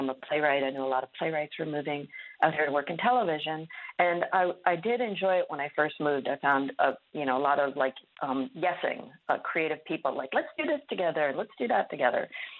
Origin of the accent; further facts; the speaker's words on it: New York, United States; now in West Hollywood, United States; I moved here from New York in 2015, and I moved because I was from New York, and the housing was unaffordable there.